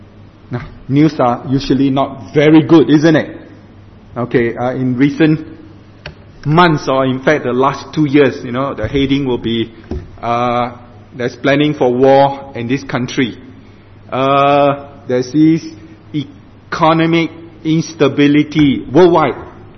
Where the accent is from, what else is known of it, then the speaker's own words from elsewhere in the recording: Singapore; By the way, I'm from Singapore, so pardon me when I talk about Singapore.